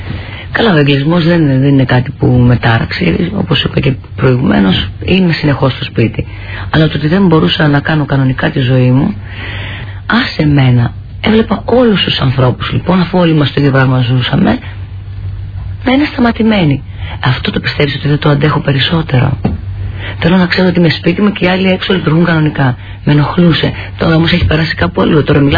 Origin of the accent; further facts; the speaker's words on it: Greece; Μου φτάνει που είμαι Ελληνίδα, ξέρω την ιστορία και πάει λέγοντας.